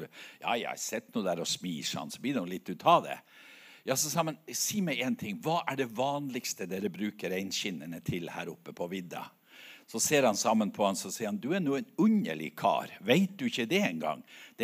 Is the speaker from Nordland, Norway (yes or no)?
yes; Nordland, Norway; Dette er utsikten fra mammahuset der jeg vokste opp. Det er de 7 søstre, ser dere det? Det er fint på Helgeland.